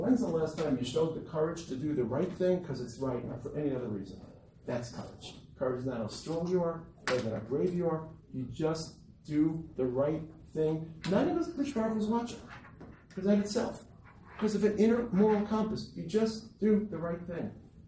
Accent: Brooklyn, New York, United States; I grew up in Brooklyn. My goal was to live a year and come back and become a dentist.

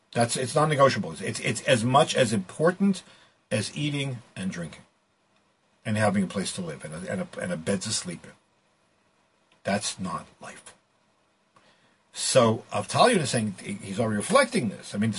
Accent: Boston, Massachusetts, United States; as a Bostonian, I can tell you

